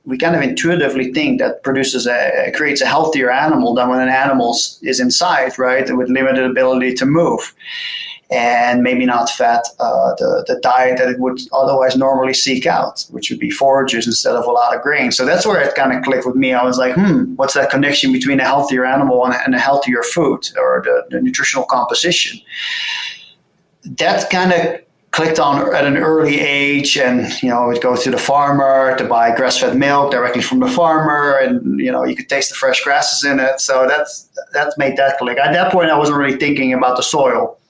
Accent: South Holland, Netherlands; English is a second language; I grew up close to Rotterdam, which is a major city, but I didn't grow up in the city, but close to farmland.

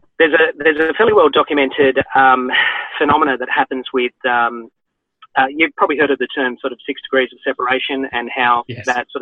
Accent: Australia; But when you step back a bit, as an Australian, I'm not using the same practice 100% of the time.

